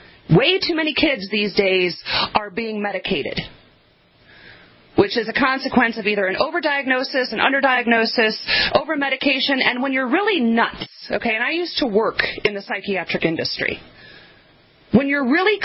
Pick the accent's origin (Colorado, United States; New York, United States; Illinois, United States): Illinois, United States; Elgin; I came from Elgin, Illinois